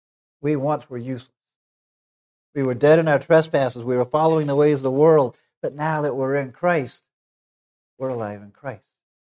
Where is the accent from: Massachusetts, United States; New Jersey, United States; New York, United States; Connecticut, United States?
Massachusetts, United States; I was a child growing up in Massachusetts. My dad was a preacher at a small church in Massachusetts.